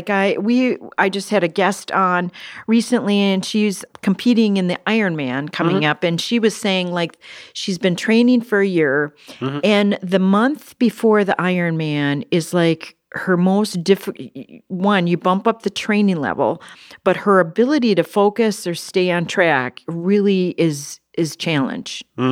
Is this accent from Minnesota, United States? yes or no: yes; Parker's Prairie, Minnesota, United States; I grew up in Parker's Prairie. So it's by Alexandria.